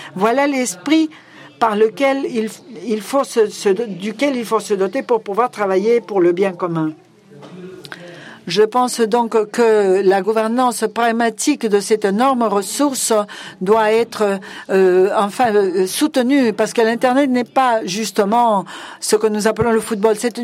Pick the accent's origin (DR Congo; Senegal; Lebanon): Lebanon; Beirut, Beirut Governorate; j'ai grandi à Beyrouth, où il y avait 18 religions différentes qui ont divisé le pays.